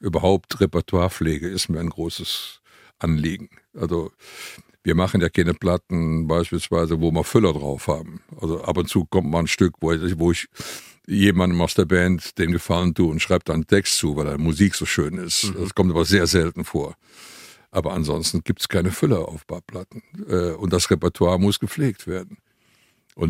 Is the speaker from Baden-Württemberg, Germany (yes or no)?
no; Cologne, North Rhine-Westphalia, Germany; Man ist als Kölner nicht ausgrenzend.